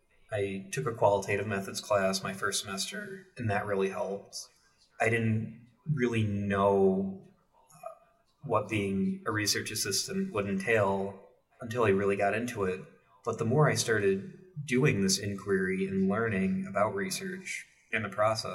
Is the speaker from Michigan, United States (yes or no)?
yes; Bedford, Michigan, United States; I'm from Bedford, Michigan, and I'm a senior studying sociology.